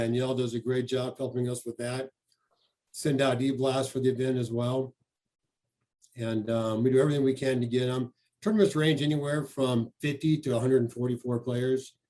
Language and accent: English; Phoenix, Arizona, United States; I grew up in Phoenix and at a course called Maryvale.